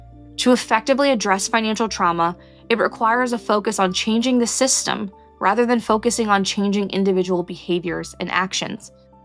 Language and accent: English; Prince George's County, Maryland, United States; Growing up in Prince George's County, Maryland, one of the only counties where Black families out-earned and had more wealth than white families